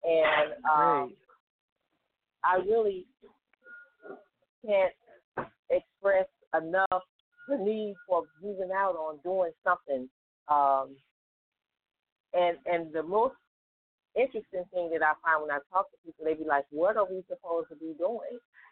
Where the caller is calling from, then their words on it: St. Louis, Missouri, United States; I'm calling from St. Louis, Missouri.